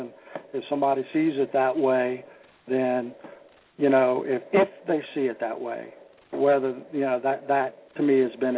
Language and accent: English; Lafayette, Louisiana, United States; Yeah, I was born and raised in Lafayette. I'm number 8 of 10 kids.